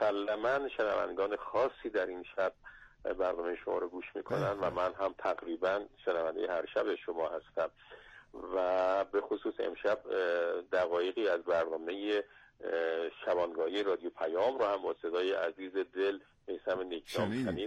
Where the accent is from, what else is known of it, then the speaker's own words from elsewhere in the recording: Kerman, Iran; البته اون زمان کرمان بودم، من کرمانیم.